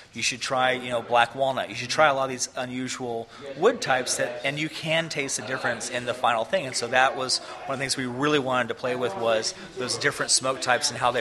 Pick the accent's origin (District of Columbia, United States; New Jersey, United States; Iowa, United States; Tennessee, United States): Tennessee, United States; Nashville; also born or lived in New York City; I'm from Nashville, but I lived in New York City for 9 years.